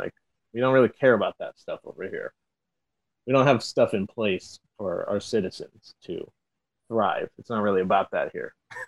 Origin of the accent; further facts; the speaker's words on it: St. Louis, Missouri, United States; now in Los Angeles, United States; Now, LA for sure is more liberal than the St. Louis I grew up in.